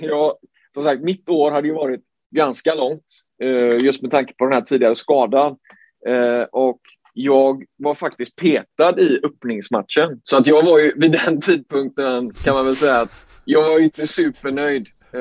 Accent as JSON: {"language": "Swedish", "country": "Sweden", "said": "som svensk att få spela på hemmaplan inför familj, vänner, svenska fans"}